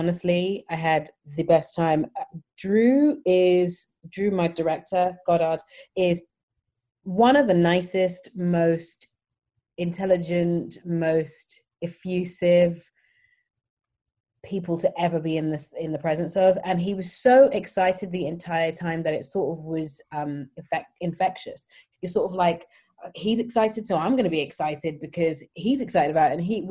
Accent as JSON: {"language": "English", "country": "United Kingdom", "said": "it's a great honor to be included in that as a British woman"}